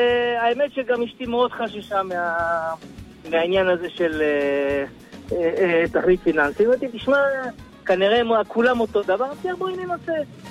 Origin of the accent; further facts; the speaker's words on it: Sderot, Southern District, Israel; אני מסדרות.